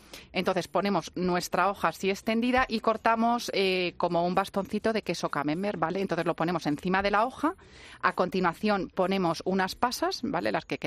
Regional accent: Villares, Spain; ayer que estuve en Villares, en mi pueblo

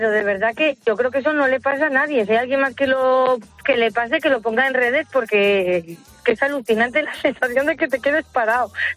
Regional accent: Burgos, Castile and León, Spain; Nosotros somos una familia de Burgos.

